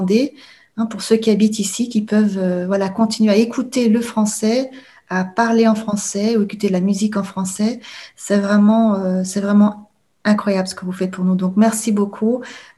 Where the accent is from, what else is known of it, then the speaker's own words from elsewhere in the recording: Belgium; Je viens de Belgique.